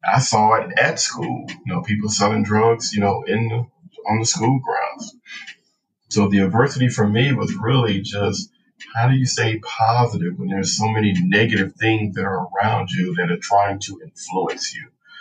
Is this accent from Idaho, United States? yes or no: no; Compton, California, United States; During the time that I was growing up in Compton, we were the fourth most dangerous city in the United States